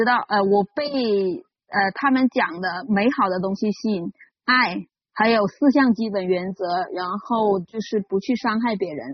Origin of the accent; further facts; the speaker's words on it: Nanning, Guangxi, China; 奉献者在我的家乡就是南宁